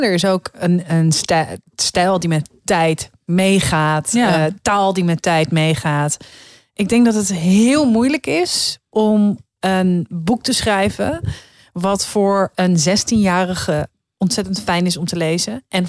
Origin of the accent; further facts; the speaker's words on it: Heemskerk, North Holland, Netherlands; Ik weet wel, bij ons in Heemskerk... bij de bibliotheek, want we werden dan wel af en toe meegenomen naar de bibliotheek en zo.